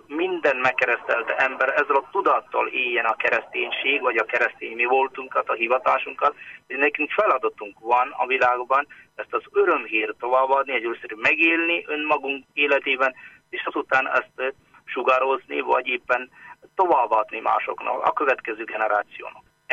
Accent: Kerala, India; Hungarian is a second language; now in Hungary; Én Indiából, Dél-Indiából, Keralából származom.

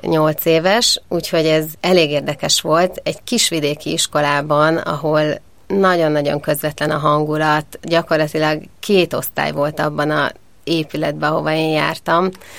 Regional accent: Gyula, Békés, Hungary; born there; Én Gyulán születtem, édesapám orvos, anyukám matematika és rajzszakos tanár, és hát én nagyon-nagyon szerettem a gyulai környezetet.

